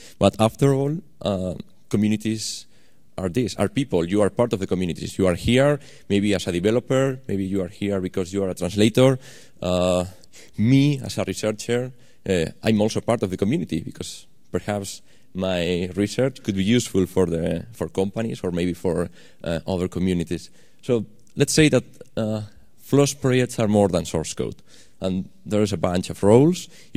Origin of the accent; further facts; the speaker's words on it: Madrid, Community of Madrid, Spain; I'm coming from Madrid. We still have some money to come here in Spain.